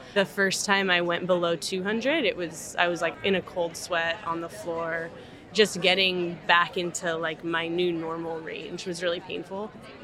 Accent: California, United States; I grew up in Northern California, played outside as much as possible as a kid.

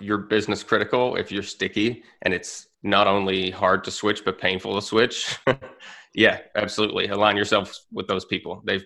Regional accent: United States; but I think that's something that I'm seeing anyway, as an American, that's tough to balance right now.

